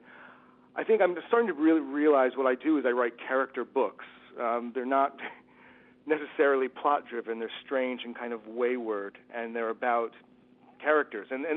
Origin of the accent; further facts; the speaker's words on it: Queensbury, New York, United States; moved away as an adult; also born or lived in Glens Falls / Prague / England; now in Berlin, Germany; I mean, I grew up in Queensbury. I was born in Glens Falls. And I think quite recently I realized that I've been living in Europe for the last 20 years. I live in Berlin now. I lived in Prague and England before that.